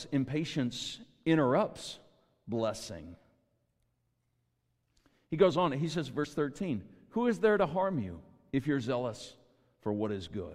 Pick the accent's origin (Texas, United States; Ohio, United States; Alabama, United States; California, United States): Texas, United States; Briar Oaks; I come from Briar Oaks, and I travel the back roads all around